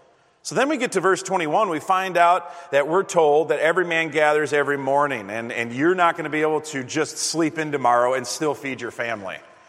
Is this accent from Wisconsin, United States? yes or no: yes; Wisconsin, United States; Now, I'm from Wisconsin